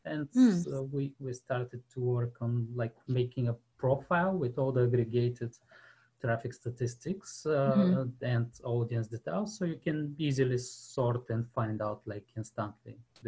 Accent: Bulgaria; English is a second language; Since I'm from Bulgaria, we were outsourcing a lot for US, Australia, UK, Europe clients

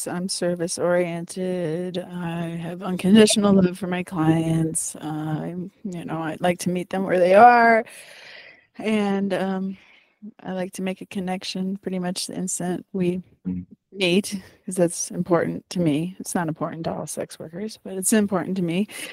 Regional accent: Cleveland, Ohio, United States; I'm from Cleveland.

